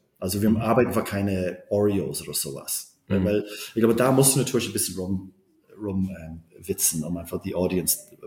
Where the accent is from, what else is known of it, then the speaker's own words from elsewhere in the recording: Berlin, Germany; Ich bin Berliner